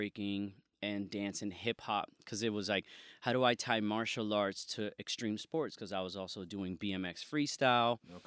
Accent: Mayagüez, Puerto Rico; Okay, I am from Mayagüez, Puerto Rico.

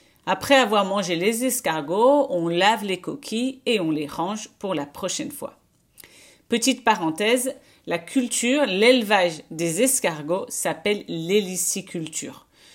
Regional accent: eastern France, France; Je viens de l'est de la France et ce n'est pas le genre de plat qu'on prépare dans ma région. On est près de la Suisse, il fait très froid

